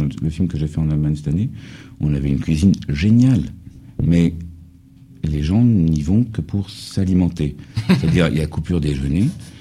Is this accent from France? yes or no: yes; France; moi-même, je suis allemand, mais j'ai grandi en France.